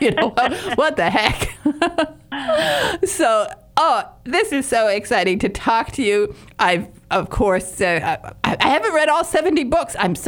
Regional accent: England, United Kingdom; now in United States; Because we moved from England to Houston, and we used to go up to Dallas

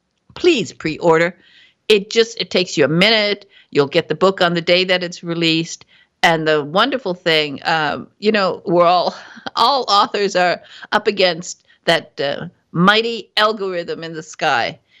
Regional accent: Michigan, United States; You know, I'm a youper. I'm from Northern Michigan, and we had lots of fishing contests

